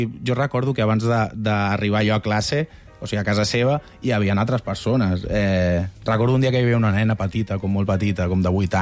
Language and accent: Catalan; Cornellà de Llobregat, Catalonia, Spain; després del tornar com cap a Cornellà, que és d'on soc